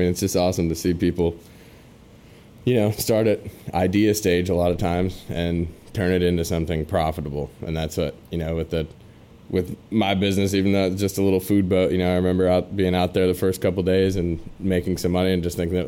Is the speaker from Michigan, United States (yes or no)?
yes; Michigan, United States; I'm originally from Michigan, from Northern Michigan.